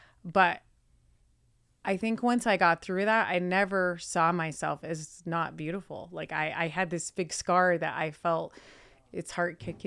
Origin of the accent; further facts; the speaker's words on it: Page, Arizona, United States; So, yeah, I grew up in Lake Powell, Arizona, specifically Page, Arizona, super small town.